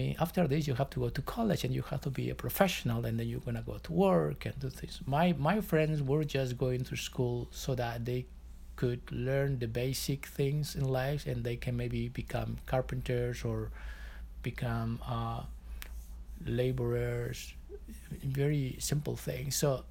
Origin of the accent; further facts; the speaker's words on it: Mollendo, Arequipa, Peru; I grew up in Peru, in a small town called Mollendo. I lived there until I was 16, when I left to go to college to a bigger city in South Peru as well.